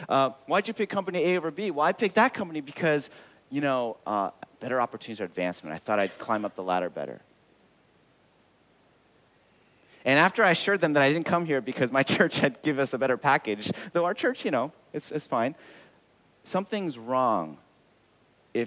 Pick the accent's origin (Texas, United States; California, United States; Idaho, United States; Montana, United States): California, United States; Los Angeles; And I grew up in the West Coast in Los Angeles, which is actually where Bert and I met.